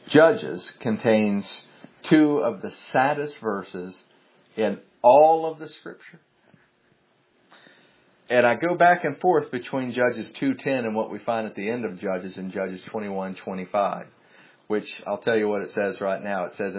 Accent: the South, United States; But listen, I grew up in the South. We call them Baals.

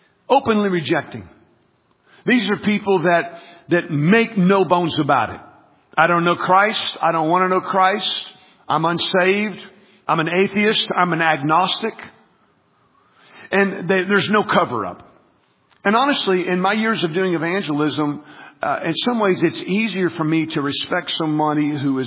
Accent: the South, United States; I grew up in the South where everybody goes to church.

